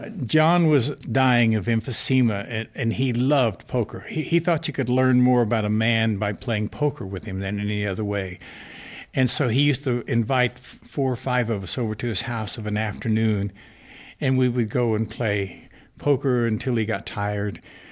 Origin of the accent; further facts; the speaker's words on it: New Mexico, United States; When I was about 12 or 13 years old, growing up in New Mexico, I went to a movie.